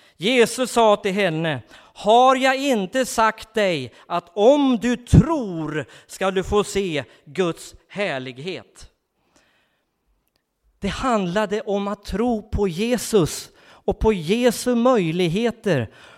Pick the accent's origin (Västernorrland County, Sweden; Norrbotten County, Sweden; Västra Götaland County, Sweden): Västernorrland County, Sweden; Undrom; Uppe i Undrom, där jag kommer ifrån, och jag tror att det också på samma sätt här i den här kommunen, i Kramfors kommun.